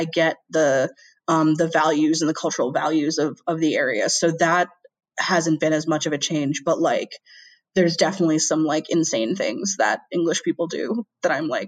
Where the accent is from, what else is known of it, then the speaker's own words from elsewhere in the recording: Boston, Massachusetts, United States; also born or lived in New York; now in United Kingdom; because Boston and growing up in Boston and being in New York quite a lot, I have like a very like Northeast upbringing, and that's like my cultural upbringing in the US. And now I live in the Northeast of England.